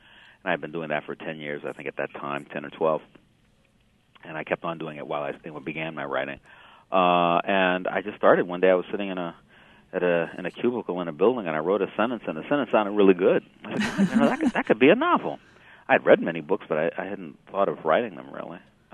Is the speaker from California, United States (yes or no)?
yes; Los Angeles, California, United States; And so one of the places I'm from Los Angeles, mm-hmm.